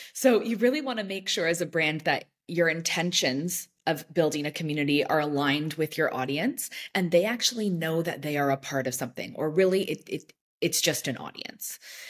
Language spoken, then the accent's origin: English; Toronto, Ontario, Canada; I've also had really funny experiences where I'm from Toronto originally